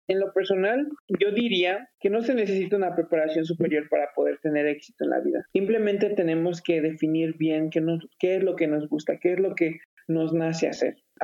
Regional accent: Mexico; la participación de la juventud en mi país. México está creando obreros nada más.

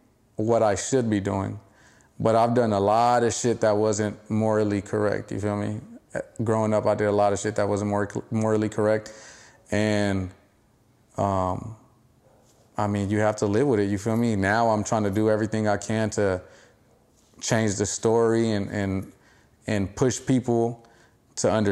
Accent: West Coast, United States; I'm proud as fuck. That I'm from the West Coast, that I'm from where I'm from

